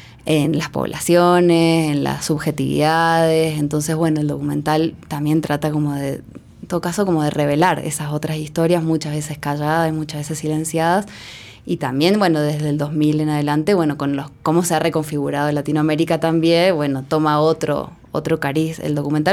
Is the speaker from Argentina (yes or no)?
yes; Argentina; yo concretamente soy argentina